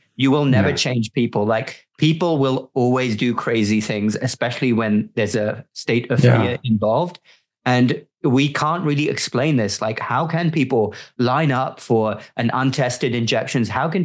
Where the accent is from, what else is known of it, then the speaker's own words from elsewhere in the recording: London, United Kingdom; now in United States; I was born in London and grew up in the UK, but I'm now a dual citizen.